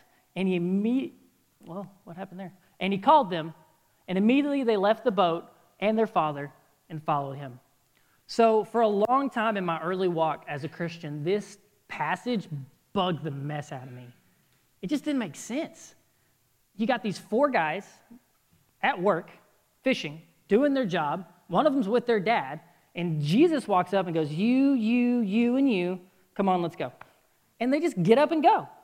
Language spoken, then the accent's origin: English; Texas, United States; So growing up in the South, in Texas, in the Bible Belt